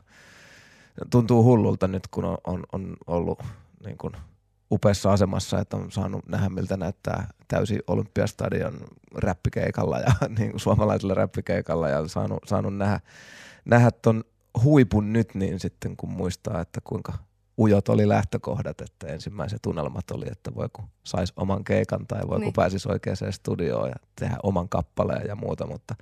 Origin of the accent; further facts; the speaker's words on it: Lahti, Päijät-Häme, Finland; Mä oon Mukkulasta kotoisin ja sinne pesäni rakentanut nyt sitten vielä aikuisella uudestaan. Että asun hyvin lähellä lapsuuskotia